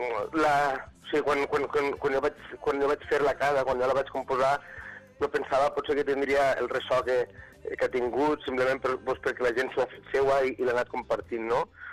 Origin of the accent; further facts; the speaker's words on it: Catalonia, Spain; cantar del meu poble, a les Terres de l'Ebre